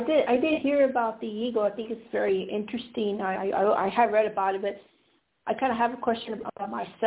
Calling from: Colorado, United States; from Colorado.

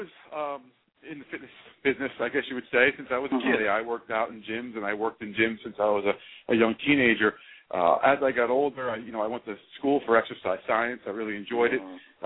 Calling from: New Jersey, United States; Calling in from Jersey. Call from that New Jersey.

